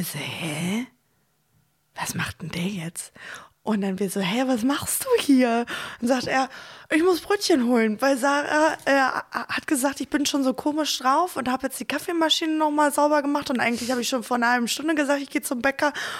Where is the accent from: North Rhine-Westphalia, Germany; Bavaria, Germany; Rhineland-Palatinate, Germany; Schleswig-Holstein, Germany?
North Rhine-Westphalia, Germany; wir Mädels, wir kommen ja aus OWL, Ostwestfalen-Lippe.